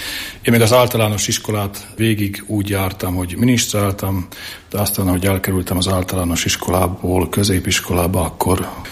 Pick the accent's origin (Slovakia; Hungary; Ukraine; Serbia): Slovakia; Felvidékről származom